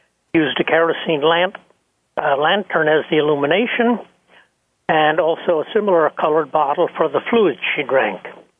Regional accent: United States; I'm speaking as an American entitled to my views.

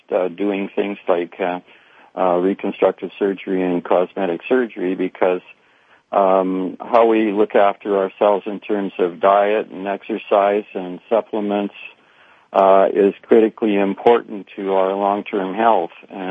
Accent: Winnipeg, Manitoba, Canada; Born and raised in Winnipeg, as you already mentioned.

